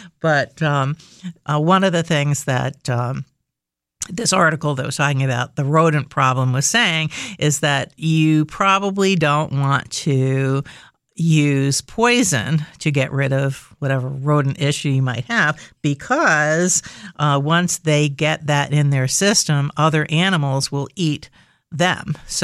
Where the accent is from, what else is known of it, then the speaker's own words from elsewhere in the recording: New York City, New York, United States; I grew up in New York City.